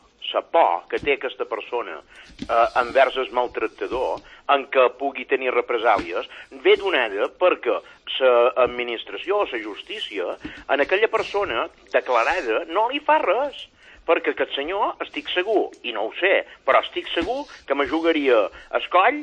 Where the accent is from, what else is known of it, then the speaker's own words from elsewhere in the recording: Balearic Islands, Spain; Els bitllets baratos som els menorquins i els ibicencs els que ens trobem.